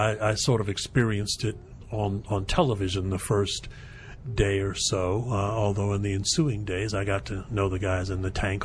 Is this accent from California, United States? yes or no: yes; Los Angeles, California, United States; Well, I was born in Los Angeles. 1949